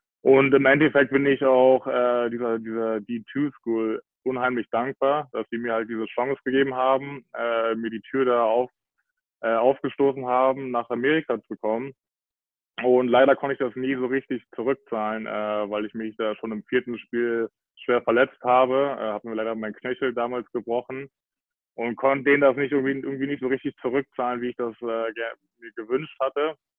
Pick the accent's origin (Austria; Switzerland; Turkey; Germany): Germany; Berlin; ich bin Berliner, ne? In Berlin geboren, komplett in Berlin aufgewachsen